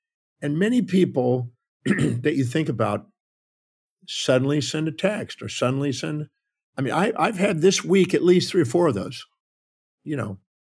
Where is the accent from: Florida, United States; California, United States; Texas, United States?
Texas, United States; Houston; born there; I was born in Houston, Texas, 1954. I'm 70 here in 2 months.